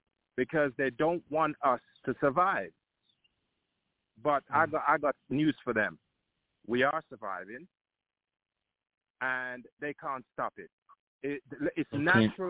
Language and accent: English; Atlanta, Georgia, United States; from Atlanta.